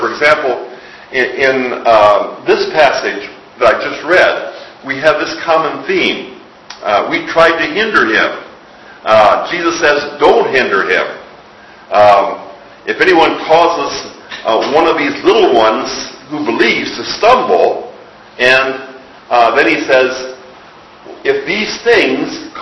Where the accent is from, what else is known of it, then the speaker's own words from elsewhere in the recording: Midwest, United States; I grew up in the Lutheran Church in the Midwest, and we were Scandinavian Lutherans, ALC. All of our Lutheran friends came from Norway or Sweden.